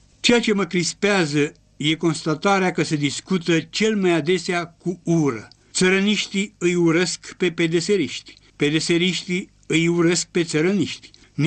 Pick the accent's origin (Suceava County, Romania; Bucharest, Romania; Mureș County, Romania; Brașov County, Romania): Brașov County, Romania; Lisa; În orice caz, țin minte perfect că aproape întreg satul meu a votat cu ochiul. Nu fiindcă toți țăranii din Lisa erau țărăniști sau simpatizanți țărăniști